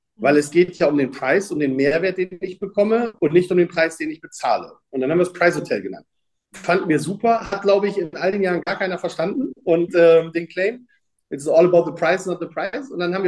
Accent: Bremen, Germany; ich bin aus Bremen

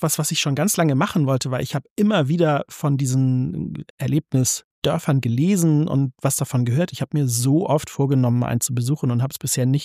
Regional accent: Baden-Württemberg, Germany; in Süddeutschland unterwegs, in Schwaben, in meiner alten Heimat

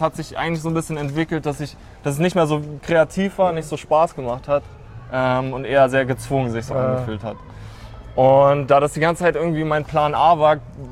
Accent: Rostock, Mecklenburg-Vorpommern, Germany; now in Berlin, Germany; Ich komme aus Rostock eigentlich. Ich bin hier gelandet, wie jeder Künstler.

